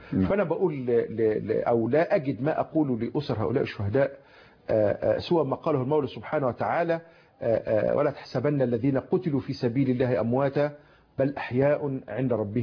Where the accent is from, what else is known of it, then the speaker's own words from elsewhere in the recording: Egypt; بالنسبة لنا كمصريين، بالنسبة للشعب المصري